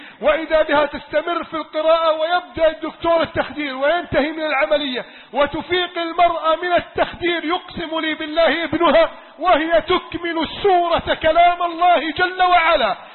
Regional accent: Egypt

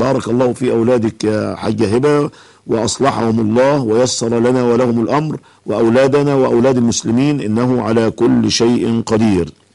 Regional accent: Egypt; لكن عندنا في مصر وصية اسمها الوصية الواجبة

